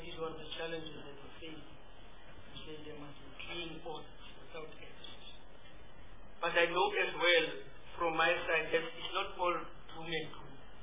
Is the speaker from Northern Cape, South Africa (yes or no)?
yes; Northern Cape, South Africa; I'm not from Limpopo, I'm from Northern Cape.